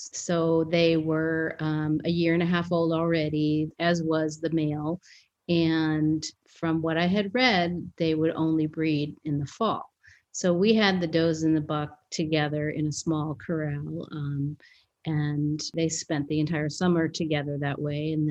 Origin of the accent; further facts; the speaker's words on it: Boston, Massachusetts, United States; Mine was zero because I grew up in Boston.